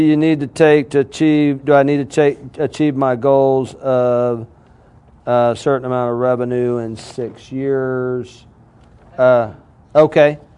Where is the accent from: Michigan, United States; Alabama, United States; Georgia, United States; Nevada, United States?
Alabama, United States; You know I'm from Alabama, right?